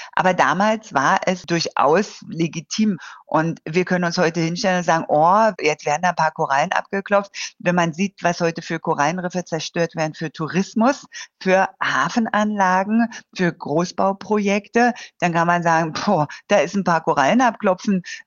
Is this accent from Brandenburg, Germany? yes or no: yes; Potsdam, Brandenburg, Germany; Ich komme aus Potsdam